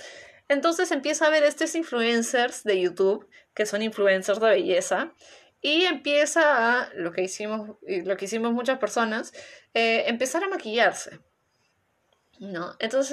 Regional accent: Peru; por lo menos en mi país, en Perú

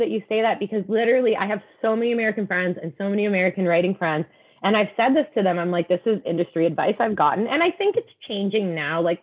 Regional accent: Canada; I am a Canadian author

